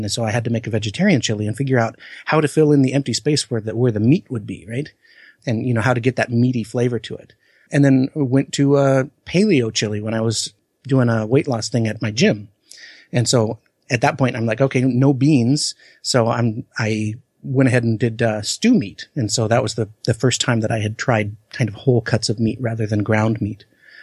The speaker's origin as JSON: {"language": "English", "town": "Anchorage", "region": "Alaska", "country": "United States", "tie": "born or raised there", "said": "I grew up in Anchorage. And so like any soups or any kind of warm foods, comforting foods during the winter were just, I was all over that."}